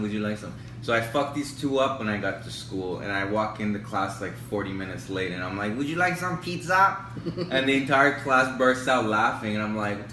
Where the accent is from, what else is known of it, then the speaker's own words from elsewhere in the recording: Iran; now in Edmonton, Canada; when we moved from Iran to Edmonton, I was like, man, I'd rather live in Iran.